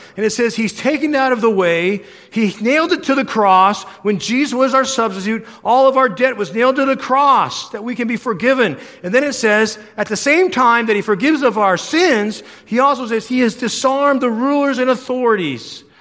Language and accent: English; Denver, Colorado, United States; But, you know, now that they've legalized all of these things, I don't like it. But you know, I grew up in Denver, Colorado.